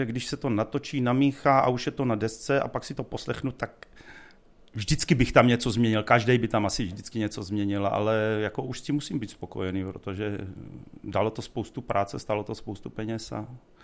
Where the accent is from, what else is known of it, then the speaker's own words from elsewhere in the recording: Bystřice nad Perštejnem, Vysočina Region, Czechia; also born or lived in Nové Město na Moravě; No, jsem rodák z Nového Města, protože tam je nemocnica, ale jako pocházím z Bystřice nad Perštejnem. Bydliště mám Bystřice nad Perštejnem.